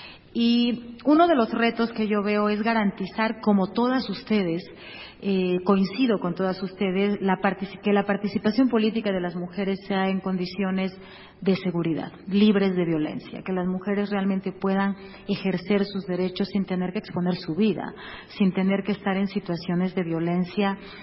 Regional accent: Oaxaca, Mexico; de mi tierra para el mundo, ¿no? Que más aparecen son de Oaxaca

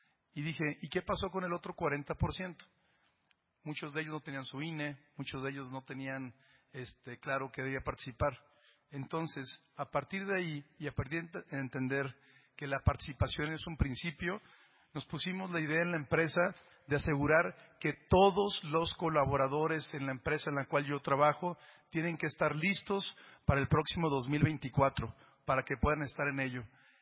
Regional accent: Mexico; porque en ese México nací yo. Soy mexicano.

